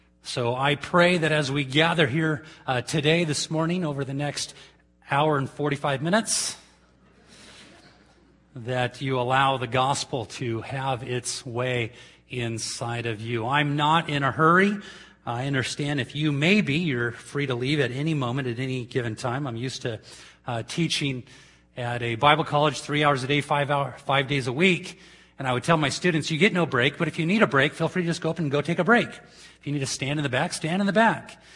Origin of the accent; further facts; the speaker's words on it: California, United States; We're from California, the home of fruits and nuts.